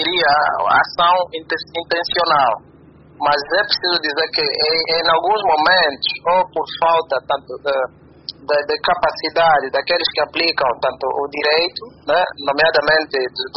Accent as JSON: {"language": "Portuguese", "country": "Angola", "said": "enquanto angolano, enquanto jurista"}